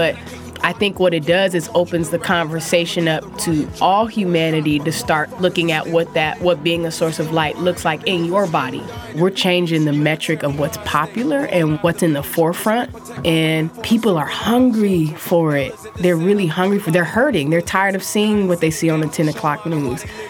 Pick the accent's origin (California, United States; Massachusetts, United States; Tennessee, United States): California, United States; San Francisco; I am from San Francisco, California, representing Filmo.